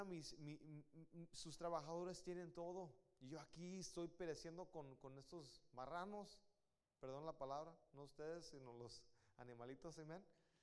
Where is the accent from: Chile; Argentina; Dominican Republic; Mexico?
Mexico; Guadalajara, Jalisco; A mí me gusta decir apá. Somos de Guadalajara.